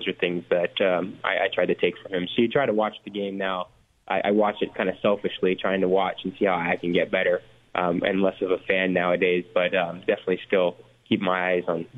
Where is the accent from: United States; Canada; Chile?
Canada; So, I never really thought that being a Canadian was a downside.